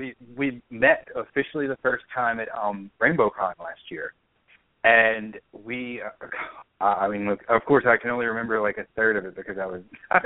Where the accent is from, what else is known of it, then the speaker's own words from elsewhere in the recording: Deep South, United States; because we're both from the South, the Deep South. So we wanted to write a character who, like, embodied kind of the spirituality of the area that we grew up in.